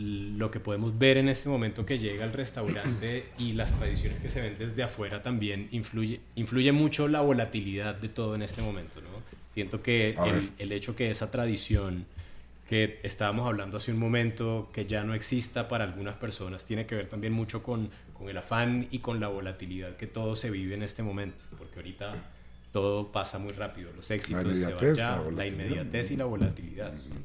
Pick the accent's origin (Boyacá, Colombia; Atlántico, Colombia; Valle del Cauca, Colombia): Atlántico, Colombia; Barranquilla; yo vengo de Barranquilla y en Barranquilla constantemente se está escuchando música antillana.